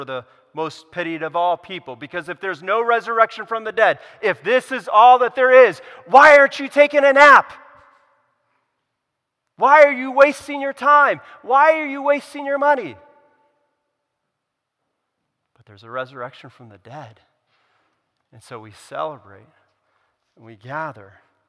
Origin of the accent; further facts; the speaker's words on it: California, United States; That's where I kind of, as a Californian, I kind of maybe maybe this is sin.